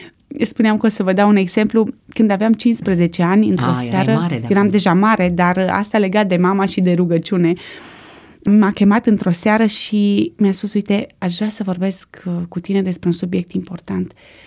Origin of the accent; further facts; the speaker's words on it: Arad, Arad County, Romania; born there; Mă întorc însă la primii ani din viață, spuneam că m-am născut în Arad, sunt singură la părinți.